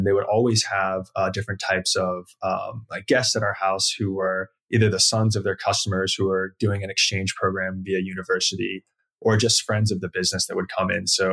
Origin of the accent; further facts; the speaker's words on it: Lexington, South Carolina, United States; So my father's American and my mother is an immigrant from Caracas, Venezuela. And so I grew up in a super small town in South Carolina.